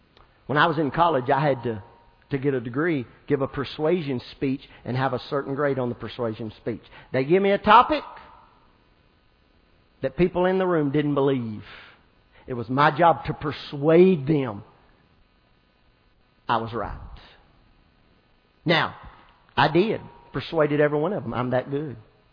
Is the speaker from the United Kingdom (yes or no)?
yes; Scotland, United Kingdom; We're Scottish. In Scotland, during a leap year, the woman can ask the man to marry them.